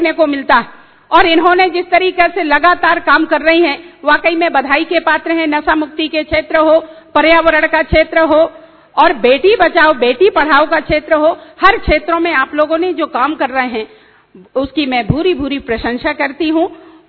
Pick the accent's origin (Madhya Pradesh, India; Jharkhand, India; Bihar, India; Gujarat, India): Madhya Pradesh, India; Mandla; मैं चूंकि मंडला से हूँ, आदिवासी जिले से हूँ